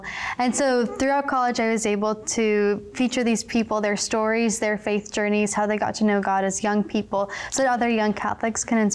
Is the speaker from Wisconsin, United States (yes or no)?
yes; Wisconsin, United States; I'm from Wisconsin.